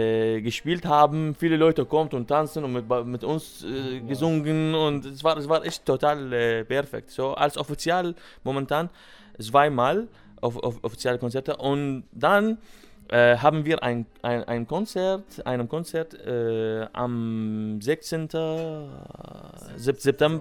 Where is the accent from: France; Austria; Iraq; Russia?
Iraq; German is a second language; ich komme aus dem Irak und ich spiele Keyboard